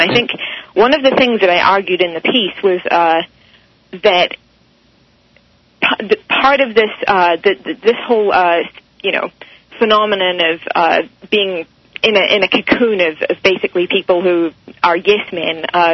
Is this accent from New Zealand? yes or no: yes; New Zealand; I'm a Kiwi, but I did actually live in New York for a couple of years.